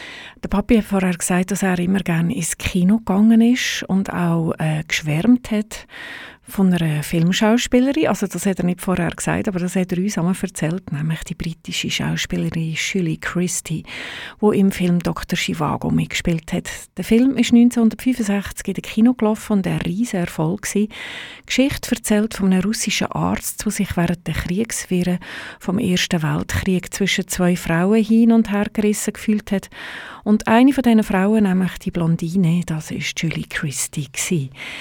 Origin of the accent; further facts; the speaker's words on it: Switzerland; Bei uns in der Schweiz ist er unter dem Namen «Harte Fäuste, die heisse Liebe» gelaufen.